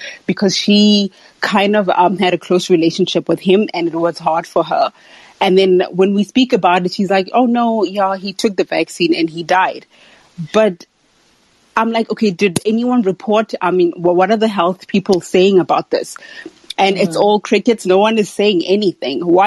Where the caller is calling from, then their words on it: South Africa; I'm calling from South Africa.